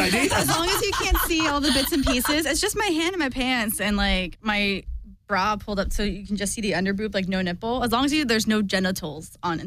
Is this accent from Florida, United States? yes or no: yes; Orlando, Florida, United States; I'm originally from Orlando, Florida. I'm still based out of there.